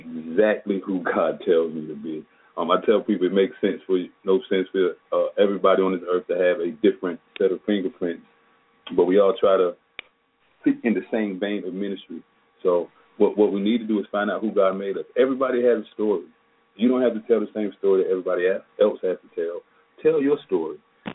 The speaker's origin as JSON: {"language": "English", "region": "South Carolina", "country": "United States", "said": "I'm from South Carolina, and that's kind of quartet-centric."}